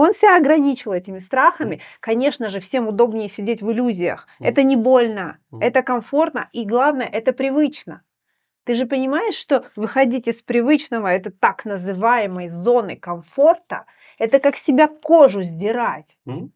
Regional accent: southern Ukraine, Ukraine; now in Latvia; Я, как мы все знаем, я из Южной Украины, я приехала в Латвию, очень долго учила сложный для меня латышский язык

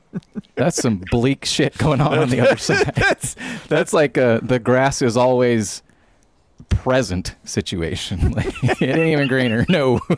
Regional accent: Columbus, Georgia, United States; I'm from Columbus.

